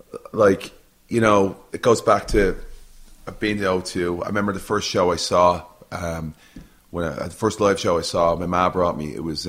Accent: Ireland; from being Irish and being one of the, to me, he's one of the greatest superstars ever.

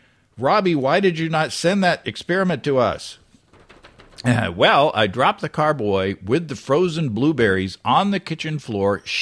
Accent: Stockholm, Stockholm County, Sweden; I was accepted into a brewing school south of Stockholm, my hometown.

